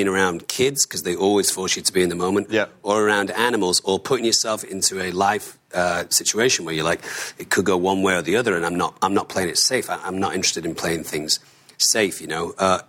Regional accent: Manchester, North West England, United Kingdom; I'm from Manchester.

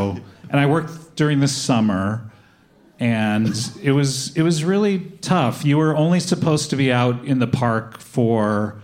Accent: California, United States; I grew up in the shadow of Disneyland.

